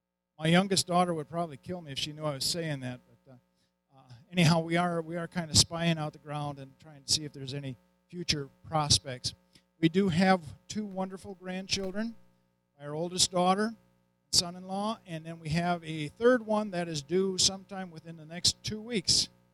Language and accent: English; Wisconsin, United States; But born and raised in Wisconsin. Okay? Went to school in Missouri at Evangel. Worked in television in South Dakota for 24 years